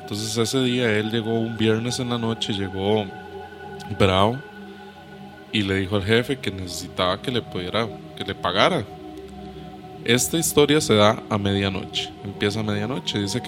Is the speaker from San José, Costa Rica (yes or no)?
yes; Acosta, San José, Costa Rica; Como ya hemos dicho antes, yo soy de Acosta.